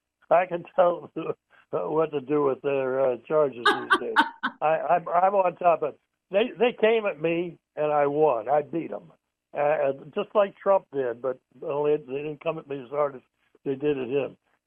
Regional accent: Colorado, United States; born there; now in Louisiana, United States; I was born in Colorado, which has gone kind of the wrong way in many respects.

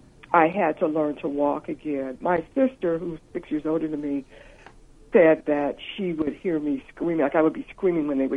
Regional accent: Oakland, California, United States; we were living in Oakland at the time. I was born in Oakland.

